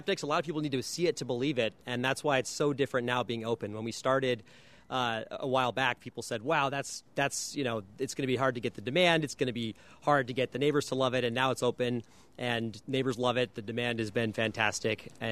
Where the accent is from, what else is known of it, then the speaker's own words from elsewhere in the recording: Phoenix, Arizona, United States; so I grew up in Phoenix, and for college, I turned down MIT to take the Flynn Scholarship, and that's something for 20 students a year in Arizona